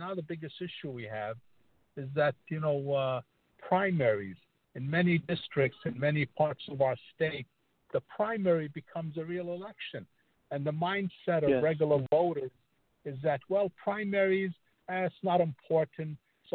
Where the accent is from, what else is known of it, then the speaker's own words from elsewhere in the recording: Yonkers, New York, United States; You know, all my life mm-hmm. I grew up here in Yonkers.